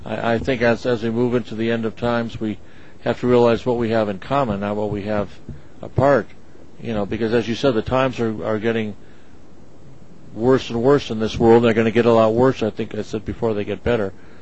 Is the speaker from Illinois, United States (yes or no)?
no; Cleveland, Ohio, United States; I based on growing up in Cleveland, Ohio, and a lot of black people in the community.